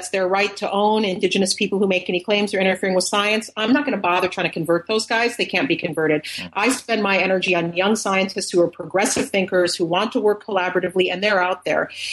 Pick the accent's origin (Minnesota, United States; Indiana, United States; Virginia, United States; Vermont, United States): Minnesota, United States; Pipestone; born there; I was born in Pipestone, Minnesota.